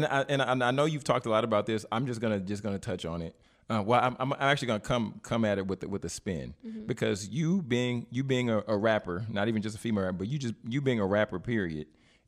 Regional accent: Nigeria; Yeah, I mean, because Nigerian culture, our African culture, I can really appreciate

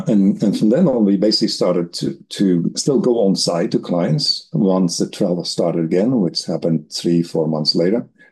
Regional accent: Netherlands; No, I came from the Netherlands. And in the Netherlands, I did two studies. I grew up on a food farm

